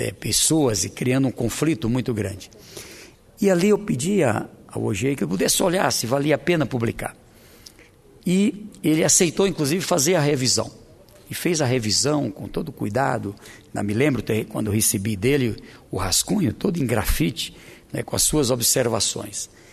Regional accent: Oeiras, Piauí, Brazil; para o Piauí, especialmente para minha querida Oeiras, a minha cidade natal.

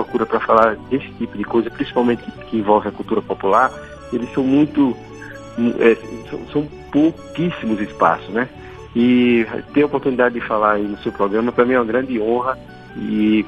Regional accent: João Pessoa, Paraíba, Brazil; born there; eu já nasci em João Pessoa, por mais que seja paraibano, mas você já nasce em João Pessoa, com outra realidade.

